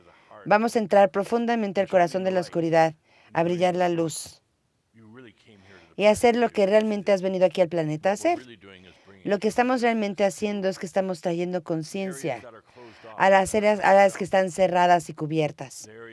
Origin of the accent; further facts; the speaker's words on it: Wisconsin, United States; Sí, nosotros somos de Wisconsin, así que lo sabemos.